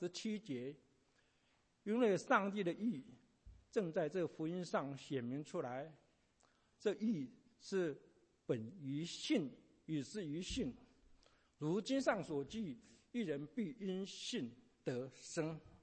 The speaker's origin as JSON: {"language": "Chinese", "country": "China", "said": "我们中国人有这个好处，过了一个新年，还有一个旧年可以过"}